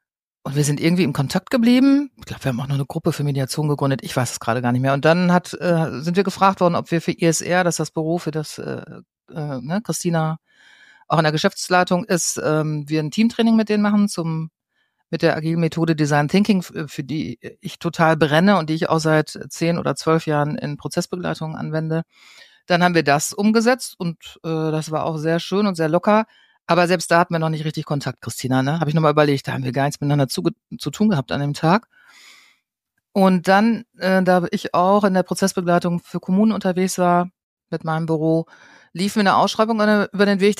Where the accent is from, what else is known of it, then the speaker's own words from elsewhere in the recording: North Rhine-Westphalia, Germany; wir kommen aus Westfalen beide. Irgendwie haben wir vielleicht so einen ähnlichen Duktus